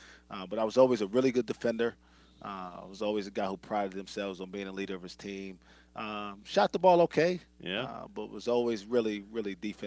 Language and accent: English; New York City, New York, United States; growing up in New York City, baseball is not that big a deal in youth leagues.